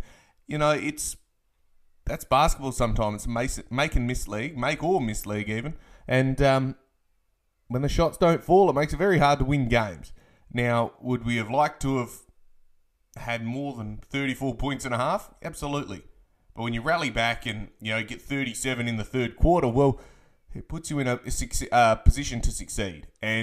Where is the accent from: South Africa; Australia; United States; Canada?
Australia; Perth, Western Australia; I am from Perth, Western Australia, a Pels fan.